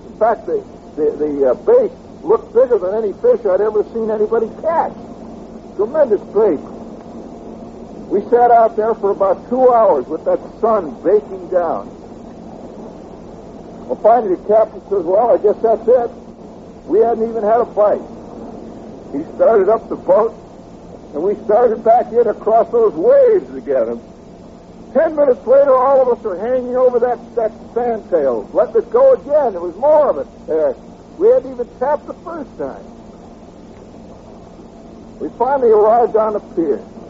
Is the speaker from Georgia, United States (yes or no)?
no; Indiana, United States; myself, I was from Indiana